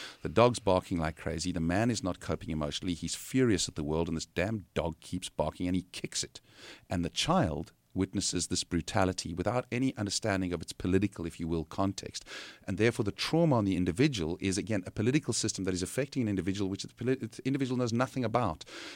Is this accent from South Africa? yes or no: yes; South Africa; one of the pressures we feel as a South African filmmakers